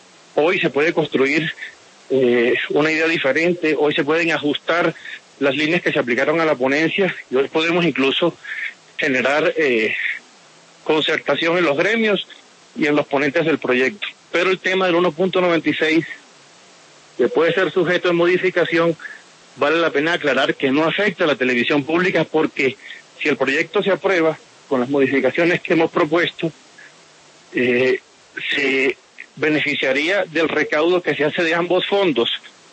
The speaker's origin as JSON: {"language": "Spanish", "town": "Sincelejo", "region": "Sucre", "country": "Colombia", "said": "yo soy un hombre de provincia. Soy de Sincelejo, donde prima la audiencia para Telecaribe"}